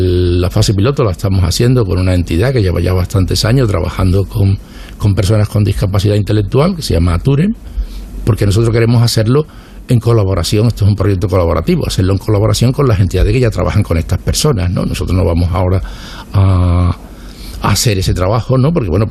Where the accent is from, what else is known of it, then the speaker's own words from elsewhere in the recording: Seville, Andalusia, Spain; also born or lived in Madrid; Yo estaba en Madrid mucho tiempo porque después de terminar la carrera había muchas más oportunidades de trabajo en Madrid que en Sevilla. Volví una etapa cuando la preparación de la Expo, tuve unos años excelentes aquí en Sevilla